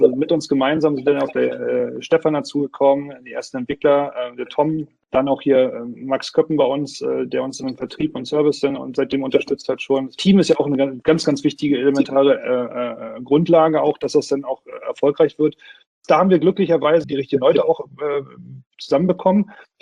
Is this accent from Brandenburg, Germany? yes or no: yes; Brandenburg, Germany; born there; bin 38 Jahre alt, gebürtig aus Brandenburg